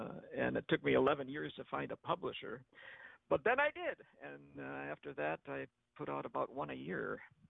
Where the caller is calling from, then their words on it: Arkansas, United States; No, I'm calling in from Arkansas.